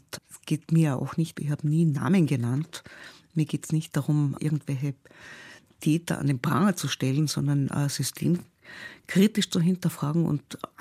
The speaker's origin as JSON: {"language": "German", "country": "Austria", "tie": "born or raised there", "said": "bei uns in Österreich heißt das Völkerballspielen"}